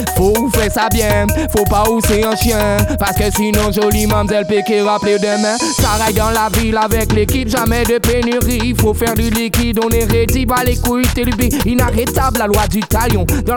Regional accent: Guadeloupe; also born or lived in Montpellier; C'est mon petit côté antillais en fait. T'as pas capté? Moi je viens de Guadeloupe. Ravine Guadeloupe et Ravine Montpellier en même temps.

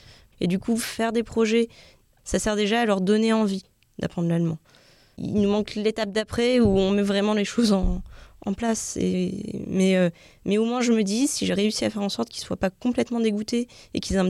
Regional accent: Blois, Centre-Val de Loire, France; Je viens de Blois

